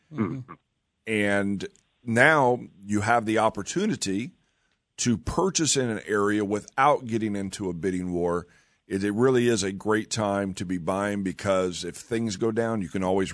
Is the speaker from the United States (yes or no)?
yes; Bethany, Oklahoma, United States; I grew up in Bethany.